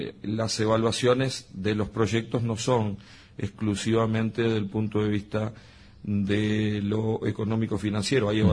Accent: Montevideo, Uruguay; moved away as an adult; also born or lived in Bella Unión; now in Salto, Uruguay; yo soy de Montevideo, pero me fui a trabajar allá, llegué a mi familia, mis hijos se educaron en Bella Unión, los dos menores nacieron en Bella Unión, y después nos fuimos a Salto

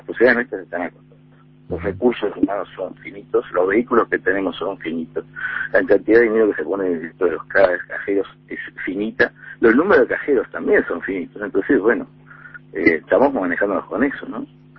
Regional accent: Uruguay; porque también soy uruguayo y hago las mismas cosas que hacen los uruguayos

